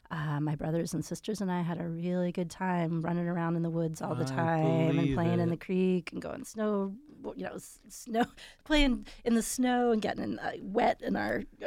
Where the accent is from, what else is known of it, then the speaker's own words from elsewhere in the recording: Bloomsburg, Pennsylvania, United States; You know, growing up in Bloomsburg, we didn't even know, really, you know, the adults around us.